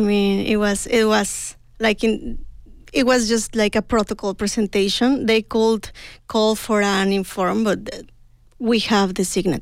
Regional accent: Mexico; now in United States; I'm an immigrant. I'm from Mexico, and I just came to Humboldt County for making my research on PhD

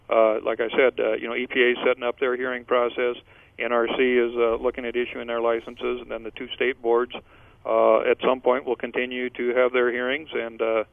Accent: Dewey, South Dakota, United States; I was raised in Dewey. My ranch consists of the Cheyenne River running 3 miles through it.

